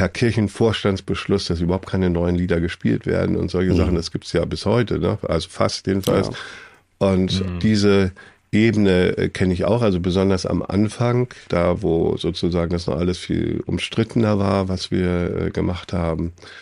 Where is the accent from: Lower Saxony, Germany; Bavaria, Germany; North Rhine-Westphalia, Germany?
Lower Saxony, Germany; Hannover; an der Markkirche, das ist meine Heimatkirche in Hannover, wo ich aufgewachsen bin